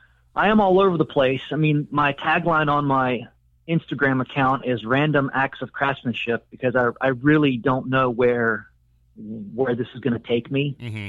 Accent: Alabama, United States; I didn't grow up in a car culture. I grew up in the Deep South, mm-hmm. in Alabama, but I always loved cars

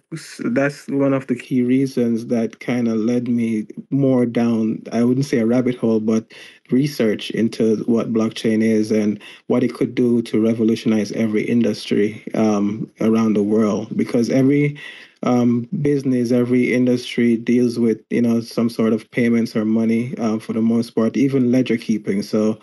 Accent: Jamaica; now in United States; I'm Jamaican born and raised. I've been in the United States close to 20 years now.

